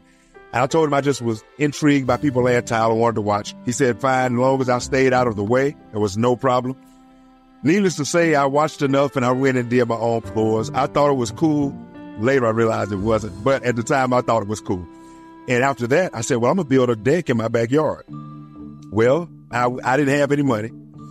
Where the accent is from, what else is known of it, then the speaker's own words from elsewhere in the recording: Oxford, Mississippi, United States; I was born and raised here in Oxford, Mississippi.